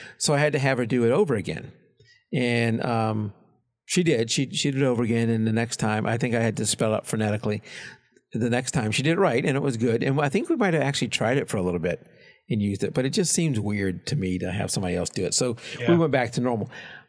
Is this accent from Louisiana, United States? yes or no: yes; Louisiana, United States; Well, I'm from Louisiana, so Louisiana.